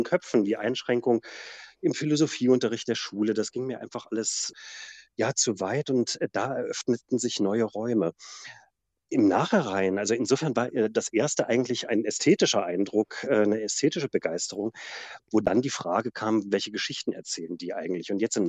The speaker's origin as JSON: {"language": "German", "country": "Germany", "tie": "born or raised there", "said": "schon in meiner Kindheit in der DDR"}